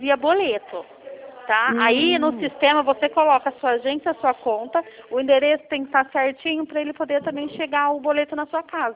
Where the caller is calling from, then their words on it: Campinas, São Paulo, Brazil; eu falo aqui de Campinas, São Paulo.